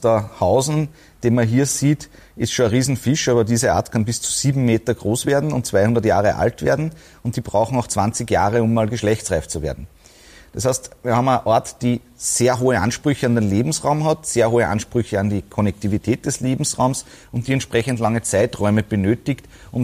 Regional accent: Linz, Upper Austria, Austria; Gut, ich bin in Linz nahe den Traunauen aufgewachsen

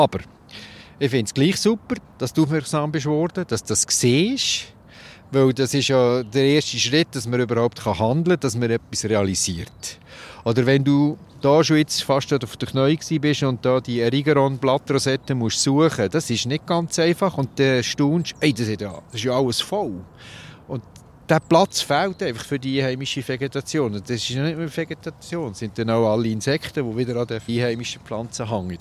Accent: Switzerland; bei uns in der Schweiz

